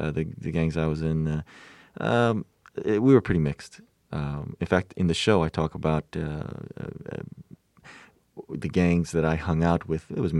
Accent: Hawaii, United States; Well, growing up in Hawaii, Japanese, there's 77% of the population there.

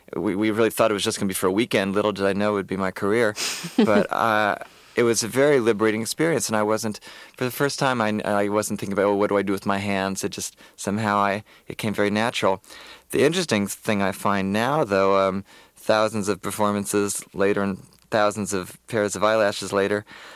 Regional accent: New York, United States; I grew up in Westchester

